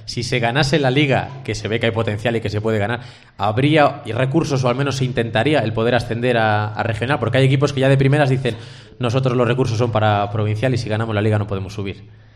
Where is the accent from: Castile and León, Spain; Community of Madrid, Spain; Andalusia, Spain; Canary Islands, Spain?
Castile and León, Spain; Aguilar de Campoo; Bueno, creo que jugó pasado mañana, el viernes, en mi pueblo, en Aguilar de Campo, a las 4:30